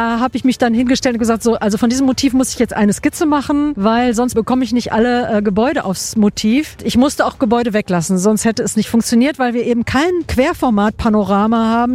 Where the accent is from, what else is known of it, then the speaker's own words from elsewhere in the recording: Bielefeld, North Rhine-Westphalia, Germany; in meiner Heimatstadt Bielefeld.